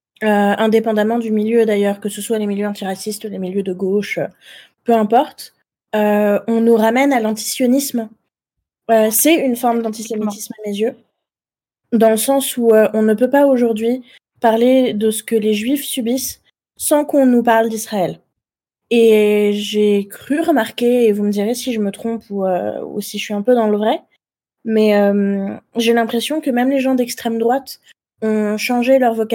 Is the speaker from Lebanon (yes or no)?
yes; Lebanon; je ne suis pas palestinienne, mais je suis libanaise. Et à chaque fois que quelqu'un apprend que je suis libanaise et juive